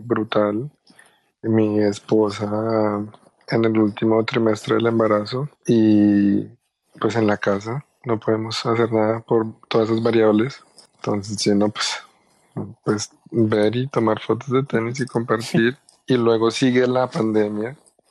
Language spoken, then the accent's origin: Spanish; Colombia; yo soy colombiano.